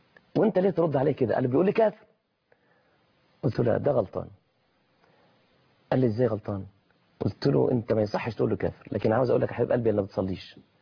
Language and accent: Arabic; Egypt; قيمة الأشياء اللي حوالينا الخاصة بنا كمصريين